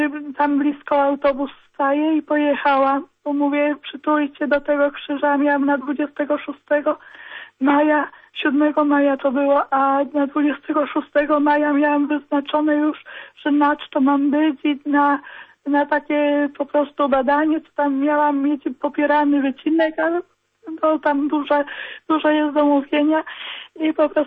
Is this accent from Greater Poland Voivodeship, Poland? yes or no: yes; Lutogniew, Greater Poland Voivodeship, Poland; born there; Ja się urodziłam w Lutogniewa. Lutogniew była moja parafia. Tam jest Matka Boża Pocieszenia.